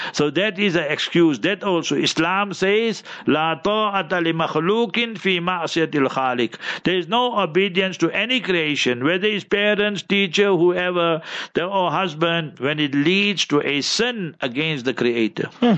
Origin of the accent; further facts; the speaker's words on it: Heidelberg, Gauteng, South Africa; also born or lived in Newcastle; So I'm from Heidelberg, in Transvaal, Gauteng. I'm from there. So I was in Newcastle 20 years, now we're 20 years here.